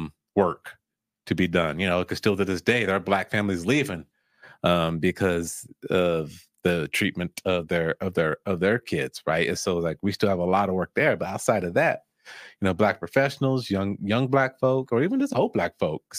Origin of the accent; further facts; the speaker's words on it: Utah, United States; being born and raised in Utah, I feel like one of these times you're going to expose to the network marketing industry, because we're like in this network marketing capital of the world with all the headquarters here.